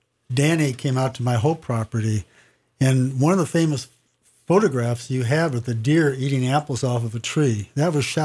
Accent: Midwest, United States; Well, I was raised in the Midwest, and I was one of those youngsters that wanted to be away from my family as soon as possible.

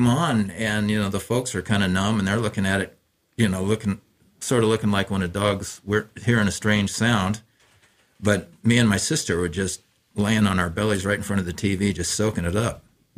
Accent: Walla Walla, Washington, United States; I was in Walla Walla. I was born and raised in Walla Walla.

